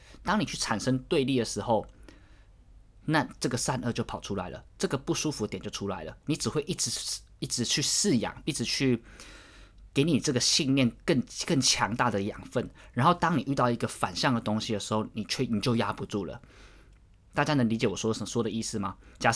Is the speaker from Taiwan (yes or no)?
yes; Taiwan; 他就知道我是台湾人